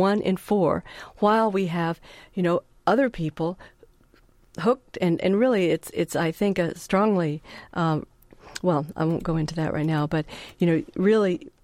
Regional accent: Fort Worth, Texas, United States; I grew up in Fort Worth, Texas, cowtown, you know, and the idea of living without meat was unthinkable.

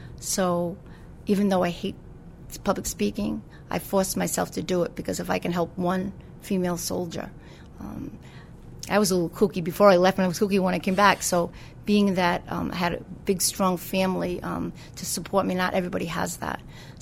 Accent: United States; born there; I'm an American by birth, but soldier by choice.

